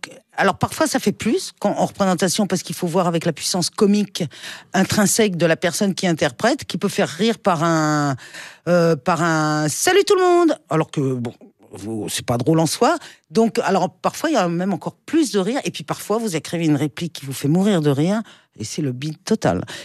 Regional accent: France; je suis une petite Française lambda

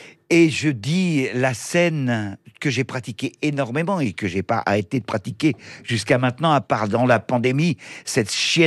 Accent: France; je suis un Français comme tout le monde.

